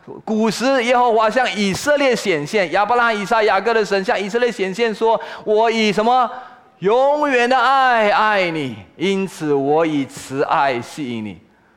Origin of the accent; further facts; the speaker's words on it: China; 老大非常非常努力的工作，像我们中国人